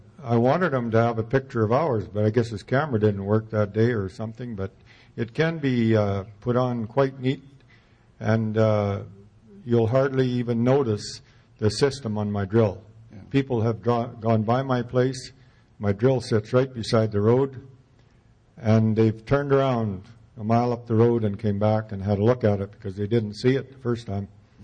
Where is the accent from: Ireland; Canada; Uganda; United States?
Canada; Saskatchewan; from Saskatchewan. Out where it's usually drier than most places